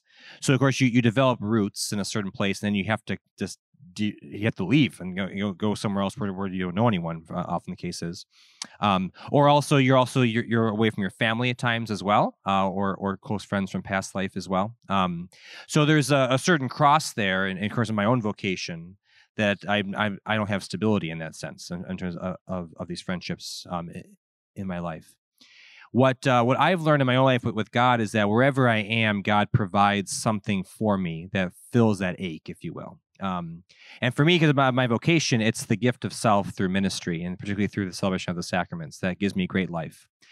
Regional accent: New York, United States; now in Indiana, United States; I'm from New York. So I had to move here to Indiana.

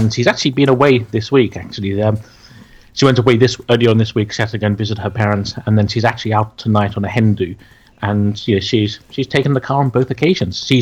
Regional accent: London, United Kingdom; from London.

